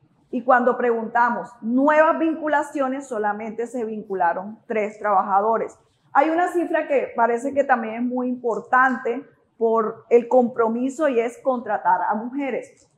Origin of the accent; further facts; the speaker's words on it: Colombia; Somos nosotros los colombianos, empresarios y ciudadanos en general